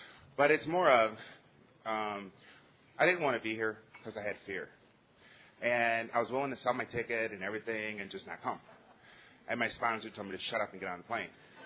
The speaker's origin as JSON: {"language": "English", "town": "Milwaukee", "region": "Wisconsin", "country": "United States", "said": "I'm from Milwaukee, Wisconsin."}